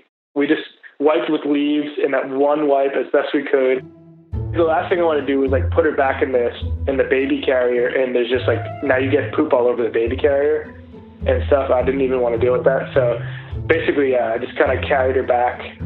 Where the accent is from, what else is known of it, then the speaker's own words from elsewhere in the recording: Boston, Massachusetts, United States; I'm from Boston, Massachusetts, and I have one daughter who's 2 and one on the way coming February.